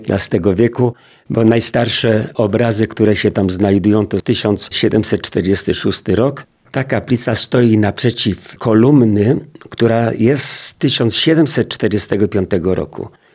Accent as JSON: {"language": "Polish", "town": "Barwałd Górny", "region": "Lesser Poland", "country": "Poland", "tie": "born or raised there", "said": "Pochodzę z górnego Barwałdu, moja mama też, a natomiast tata z Marcówki, który przyszedł do Barwałdu, uczył się zawodu szewskiego i ożenił się, no i zamieszkaliśmy wszyscy w Barwałdzie Górnym."}